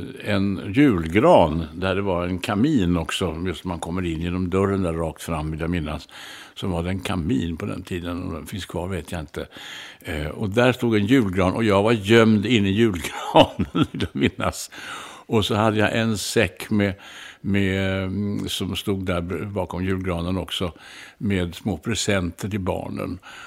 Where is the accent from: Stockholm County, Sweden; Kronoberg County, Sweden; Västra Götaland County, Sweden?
Stockholm County, Sweden; Stockholm; Jag föddes ju på Kaptensgatan på Nedre Östermalm i Stockholm. Sen bodde vi ju på Norrbackagatan och innan dess på Lilla Essingen.